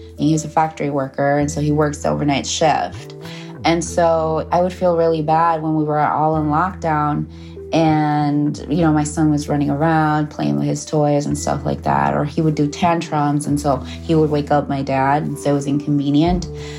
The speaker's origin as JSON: {"language": "English", "town": "Chicago", "region": "Illinois", "country": "United States", "said": "I am from Chicago."}